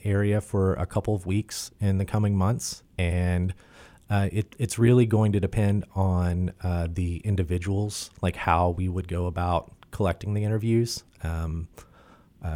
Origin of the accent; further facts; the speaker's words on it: Kentucky, United States; I grew up in Western Kentucky, so a different area for coal mining, but over, I grew up on the Green River